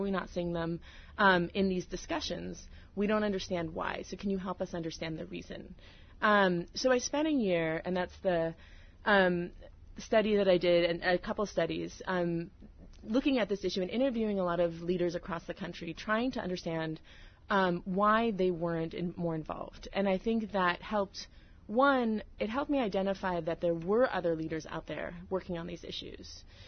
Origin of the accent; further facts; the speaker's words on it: Los Angeles, California, United States; also born or lived in Scranton, Pennsylvania; So I was born in Scranton, Pennsylvania, but grew up in Los Angeles to parents who immigrated from Damascus, Syria